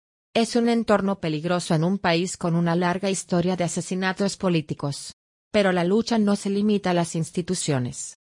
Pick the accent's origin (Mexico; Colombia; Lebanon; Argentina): Lebanon; Beirut, Beirut Governorate; moved away as an adult; now in Barcelona, Spain; difícil decisión de dejar Beirut para irme a Barcelona, fue la primera vez que presencié una guerra en mi país sin estar lo suficientemente cerca para ayudar y acompañar a la comunidad